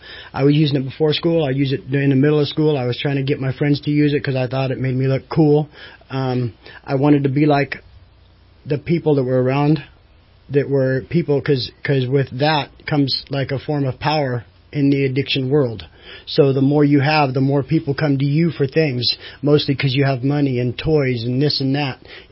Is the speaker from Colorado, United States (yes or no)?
no; California, United States; I am from Shasta County, yes.